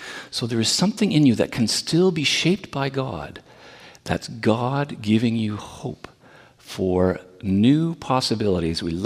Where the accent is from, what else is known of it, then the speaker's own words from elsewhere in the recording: Brooklyn, New York, United States; also born or lived in Sault Ste. Marie; I was born in Sault Ste. Marie and raised in Brooklyn